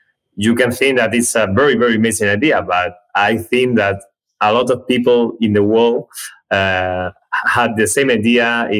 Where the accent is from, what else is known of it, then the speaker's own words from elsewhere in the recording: Spain; I'm from Spain. I live in Madrid. I'm an industrial engineer here in Madrid too.